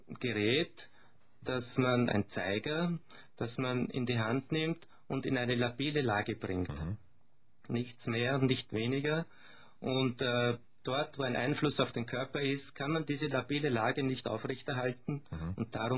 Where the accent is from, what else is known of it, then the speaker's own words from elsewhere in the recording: Terras, Lower Austria, Austria; Ich bin in Terras aufgewachsen. Mhm. Das ist im Hornerbezirk, in der Nähe von Bulka, Rätseckenburg.